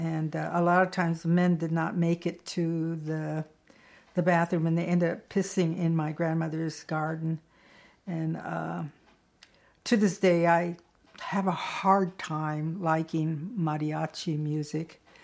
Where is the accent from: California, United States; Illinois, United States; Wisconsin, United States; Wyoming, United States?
California, United States; San Diego; We grew up Mexican in San Diego. I mean, there's no doubt about it. And we were working class.